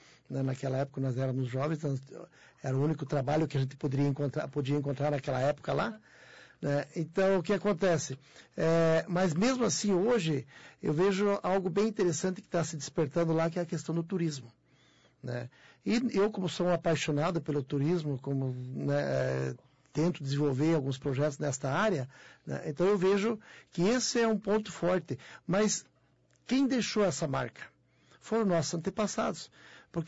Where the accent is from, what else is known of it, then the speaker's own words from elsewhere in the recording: São Miguel da Serra, Brazil; born there; eu nasci naquele lugar, eu nasci em São Miguel.